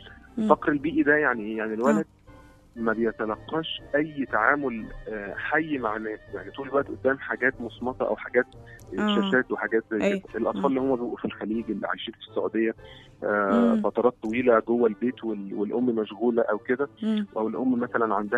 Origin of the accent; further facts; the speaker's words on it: Egypt; هو يعني بنسبه كبيره عندنا في مصر ما بيروحش حضانه